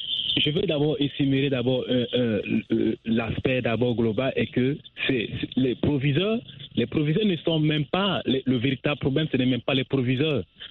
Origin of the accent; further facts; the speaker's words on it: Cameroon; chez nous au Cameroun ici d'abord